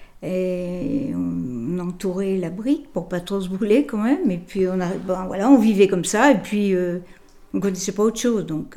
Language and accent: French; Pigerolles, Nouvelle-Aquitaine, France; Oui, je suis née à Pigerolles, voilà, où il n'y avait pas beaucoup de confort à l'époque.